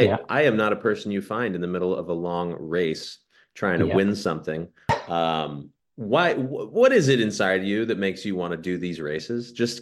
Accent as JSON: {"language": "English", "country": "United States", "said": "Sorry, I'm an American over here. We don't think in those terms."}